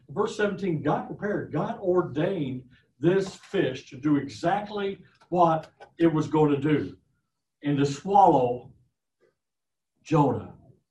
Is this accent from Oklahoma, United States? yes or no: no; Illinois, United States; I'm from Southern Illinois. We used to fish a lot. Believe it or not, I actually fished as a kid.